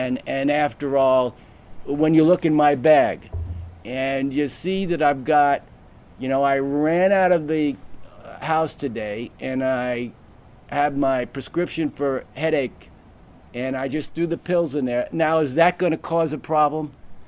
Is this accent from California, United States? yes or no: yes; California, United States; First of all, yes, I'm from California, and it's a wonderful place